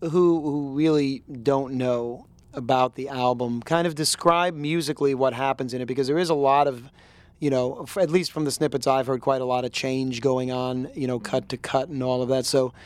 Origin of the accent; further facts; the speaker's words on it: East Coast, United States; And I grew up on the East Coast, so.